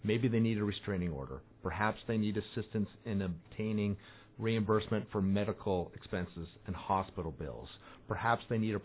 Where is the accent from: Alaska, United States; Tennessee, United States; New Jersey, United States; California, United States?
California, United States; San Fernando Valley; now in Ventura County, United States; I grew up in the San Fernando Valley.